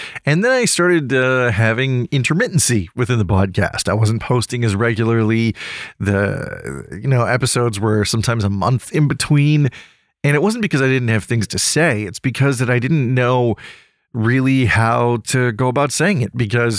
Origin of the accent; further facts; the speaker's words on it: United Kingdom; I mean, I am British after all, and therefore it's colloquial to me. I grew up around that language.